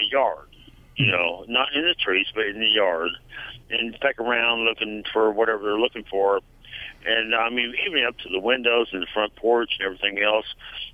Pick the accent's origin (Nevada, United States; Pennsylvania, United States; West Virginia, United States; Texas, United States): Texas, United States; Houston; now in East Texas, United States; I'm from Houston and was born and raised in Houston. I'm 60-some-odd years old, and but I've been in East Texas for about 25 years.